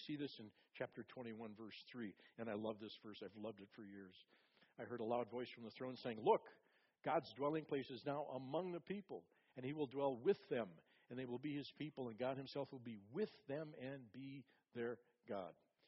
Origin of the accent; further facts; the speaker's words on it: White Bear Lake, Minnesota, United States; we went to the home we grew up in on Fairlane Street in White Bear Lake, Minnesota.